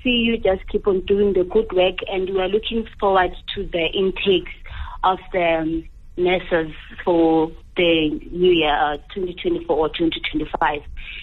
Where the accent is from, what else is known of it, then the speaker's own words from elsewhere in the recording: Eastern Cape, South Africa; now in Gauteng, South Africa; I'm from Eastern Cape originally, and we do have the Department of Health also there. But now, because of work, I'm in Gauteng